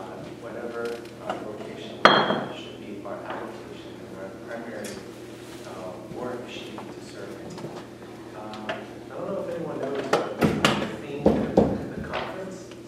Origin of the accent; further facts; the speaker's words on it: New Jersey, United States; also born or lived in Chicago, United States; Actually, I came with my family from Chicago. Actually, originally from New Jersey.